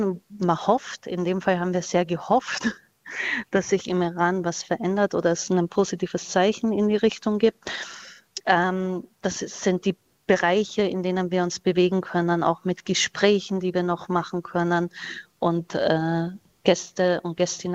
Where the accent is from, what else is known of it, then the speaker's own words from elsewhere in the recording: Austria; now in Germany; ich selber bin Österreicherin und in einer sehr sicheren, heilen Welt aufgewachsen